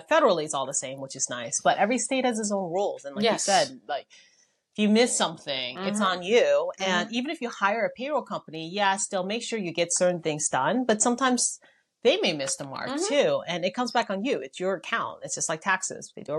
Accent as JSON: {"language": "English", "town": "Richmond", "region": "Virginia", "country": "United States", "said": "Or even, you know, I'm from Richmond. So, like, even 100 miles away, it's completely a different pay structure."}